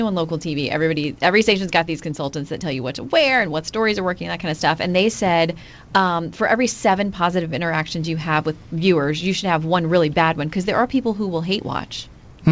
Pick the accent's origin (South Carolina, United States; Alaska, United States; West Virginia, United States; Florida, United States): Florida, United States; Santa kind of likes Florida. I, you know, it's my home state, so I like to spend a lot of time there. But he always showed up when I was growing up.